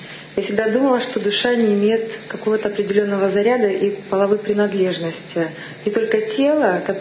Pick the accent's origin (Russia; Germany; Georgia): Germany; Munich, Bavaria; я из Мюнхена.